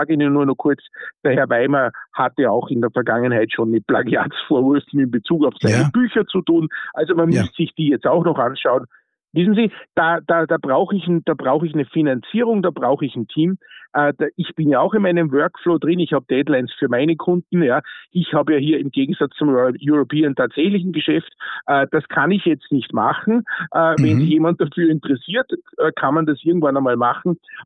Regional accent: Austria; Wissen Sie, als Österreicher, beim ersten Mal fand ich es noch lustig

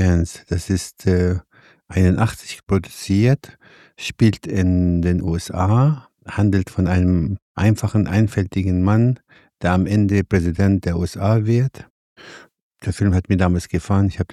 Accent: Beirut, Beirut Governorate, Lebanon; German is a second language; moved away as an adult; ich bin in Beirut aufgewachsen, in einer Familie, die sehr kosmopolitisch, sehr offen ist. Es war formal muslimisch

